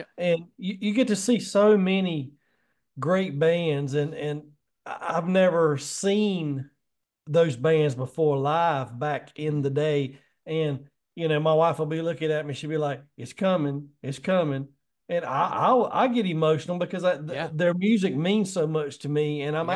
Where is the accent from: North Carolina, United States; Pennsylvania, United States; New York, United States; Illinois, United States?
North Carolina, United States; Sanford; lived in Sanford, North Carolina, my hometown, and nobody was there to watch you.